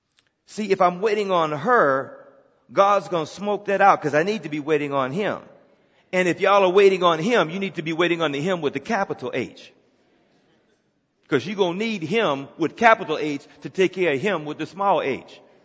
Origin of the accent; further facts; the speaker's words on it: Texas, United States; I grew up down in Texas, right around the coast down there.